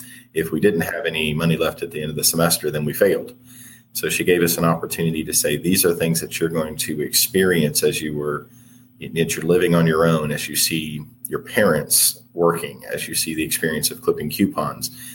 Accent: Bedford, Virginia, United States; So I grew up in Southwest Virginia, so in Bedford, Virginia.

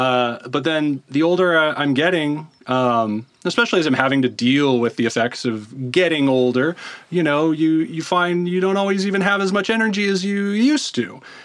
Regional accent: Virginia, United States; I'm originally from Virginia myself, but I was trying to make it to California when I got shipwrecked here by way of Hawaii.

